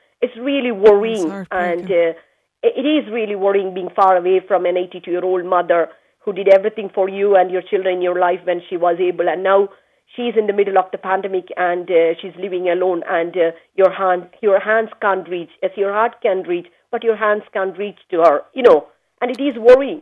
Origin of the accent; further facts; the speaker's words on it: India; Yes, I am from India.